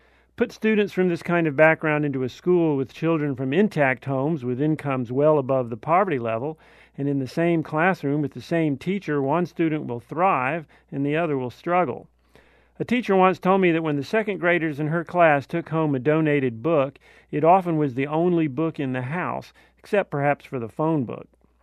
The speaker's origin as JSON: {"language": "English", "town": "Ferry Pass", "region": "Florida", "country": "United States", "tie": "born or raised there", "said": "I grew up in Ferry Pass, a blue-collar neighborhood."}